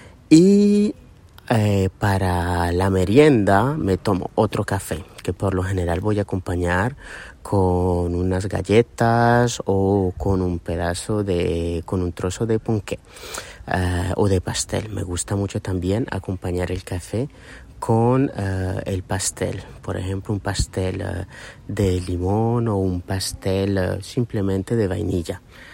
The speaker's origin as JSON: {"language": "Spanish", "country": "Colombia", "said": "Primero porque soy colombiano y en Colombia tenemos la costumbre de tomar café todo el tiempo y desde que somos pequeños."}